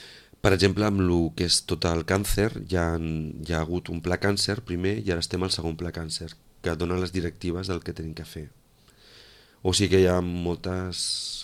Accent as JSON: {"language": "Catalan", "town": "Sitges", "region": "Catalonia", "country": "Spain", "said": "soc de Barcelona, Sitges."}